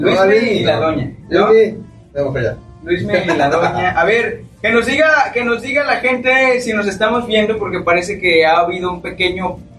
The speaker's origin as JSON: {"language": "Spanish", "country": "Mexico", "said": "Entre todo, ya ves que así somos los mexicanos, ¿no?"}